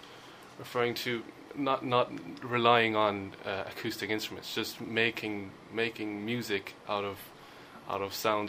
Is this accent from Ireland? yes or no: yes; Shannon, Munster, Ireland; I'm actually from Shannon, but so I'm very close to Limerick. Limerick is the closest city to me. It was always the place we used to go to for every reason, like Limerick is. So I'm almost from Limerick, but I'm not.